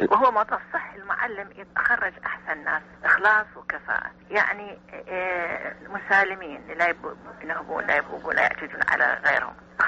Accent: Baghdad, Baghdad Governorate, Iraq; born there; لا، أنا من مواليد بغداد.

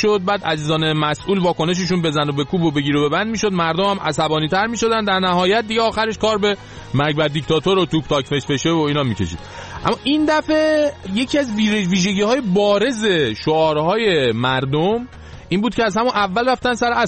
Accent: Iran; اینجا خارجی ها وقتی میفهمن ما ایرانی هستیم

